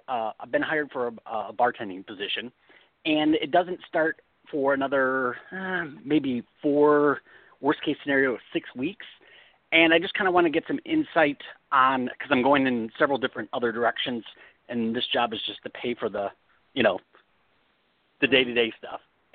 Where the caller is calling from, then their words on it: California, United States; I'm in California.